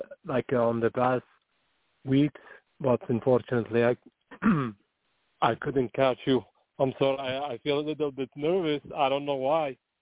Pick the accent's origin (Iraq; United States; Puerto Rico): Iraq; English is a second language; moved away as an adult; I'm originally from Iraq